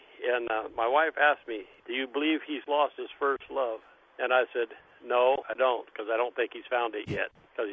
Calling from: Valley Springs, California, United States; from Valley Springs, California.

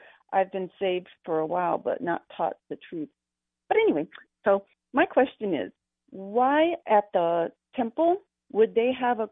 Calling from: Chicago, Illinois, United States; I'm calling from Chicago.

